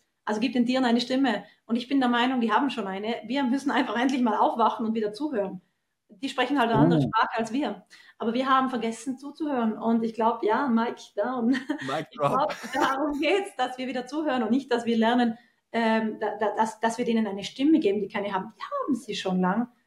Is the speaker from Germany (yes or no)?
no; Trentino-Alto Adige, Italy; Also ich bin eine Südtirolerin, ich komme von den Südtiroler Bergen und bin in den Bergen aufgewachsen